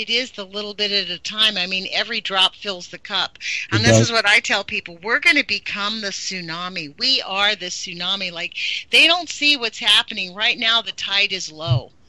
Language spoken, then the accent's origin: English; California, United States; now in Oregon; I'm from California. I'd never even actually really seen food grow before I moved to Oregon, right?